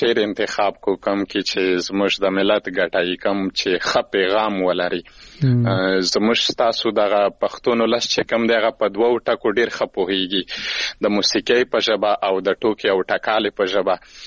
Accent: Khyber Pakhtunkhwa, Pakistan; now in United Arab Emirates; زه د شمالي وزیرستان یم

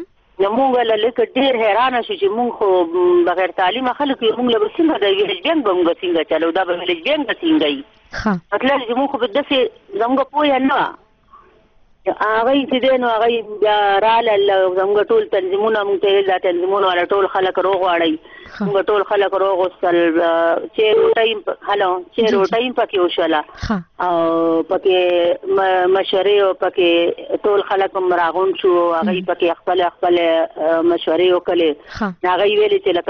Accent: Chughal Gujar, Khyber Pakhtunkhwa, Pakistan; now in Peshawar, Pakistan; مونږ د چوګوجر کلی دی.

